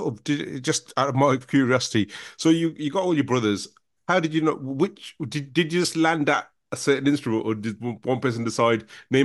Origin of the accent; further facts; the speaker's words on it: Handsworth, West Midlands, United Kingdom; I'm from Handsworth originally. I'm from Handsworth.